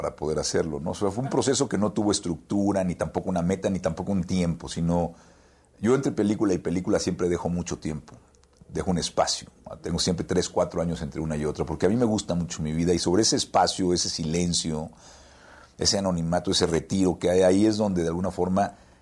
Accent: Mexico; para quiénes somos los mexicanos que estamos fuera

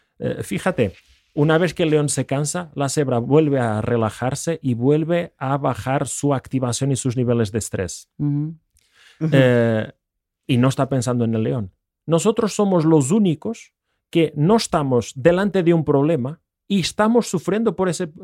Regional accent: Portugal; puedo hablar en portugués. No soy brasileiro, soy de Portugal.

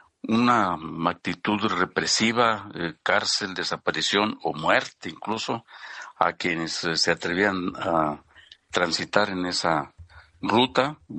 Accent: Empalme, Sonora, Mexico; born there; allá en el estado de Sonora, en Empalme, municipio donde yo nací, donde estudié hasta la secundaria

